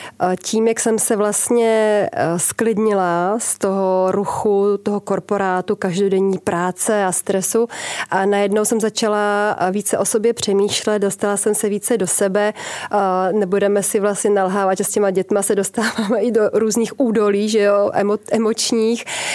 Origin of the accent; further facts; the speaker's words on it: Prešov, Prešov Region, Slovakia; Já jsem z východního Slovenska, pocházím z Prešova a pořád jako jsem měla pocit, že to Slovensko je pro mě malý. A když jsem dostudovala vysokou školu, tak jsem si zabalila baťužek a jela jsem do Prahy